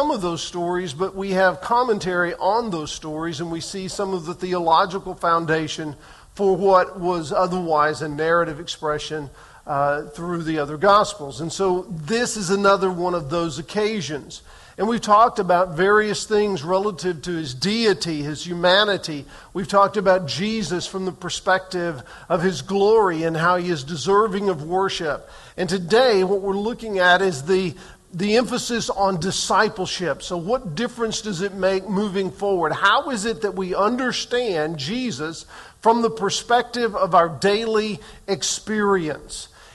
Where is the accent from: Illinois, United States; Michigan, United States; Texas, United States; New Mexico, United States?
Texas, United States; I grew up in East Texas, and that was cattle country.